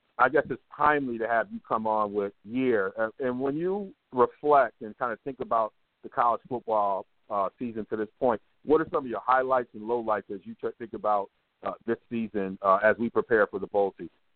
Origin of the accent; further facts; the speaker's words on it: Ann Arbor, Michigan, United States; now in Madison, United States; But when I talk to people in Madison and elsewhere just about growing up in Ann Arbor, it doesn't matter